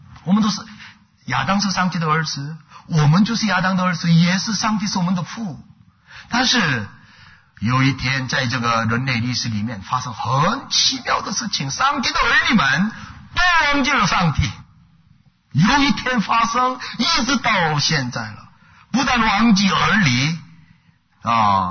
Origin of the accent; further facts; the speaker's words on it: South Korea; 我心里面我是韩国人